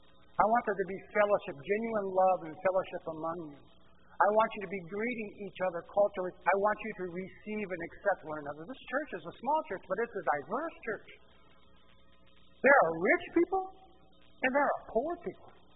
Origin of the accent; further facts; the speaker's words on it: Brazil; We came from Brazil.